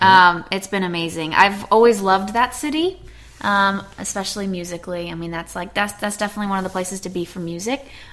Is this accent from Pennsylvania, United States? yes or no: no; St. Louis, Missouri, United States; also born or lived in North Dakota; I was born in North Dakota, but I was raised in St. Louis. And then I came to Columbia, Missouri for school.